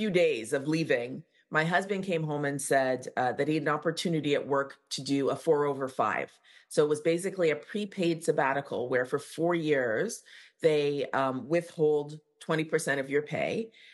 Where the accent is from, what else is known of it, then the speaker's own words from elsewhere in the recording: Canada; born there; Like she was like, you were born here. This is your country. We are now Canadian citizens. We need to know this country.